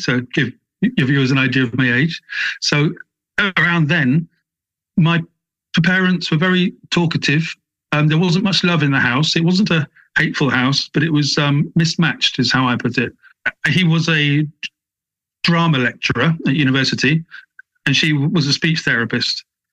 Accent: England, United Kingdom; And I'm an Englishman going into Wales.

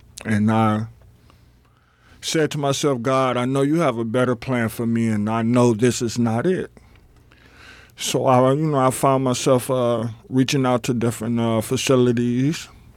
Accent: Cleveland, Ohio, United States; I let him know I was from Cleveland, and then come to made me feel a little bit better.

